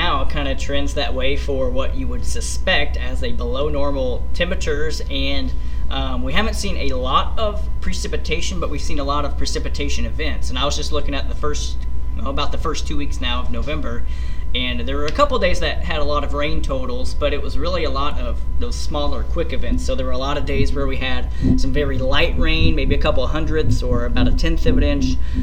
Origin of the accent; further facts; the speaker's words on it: Indiana, United States; And back here, southern Indiana, where my hometown is, it was, you know, not as snowy, but still pretty cold.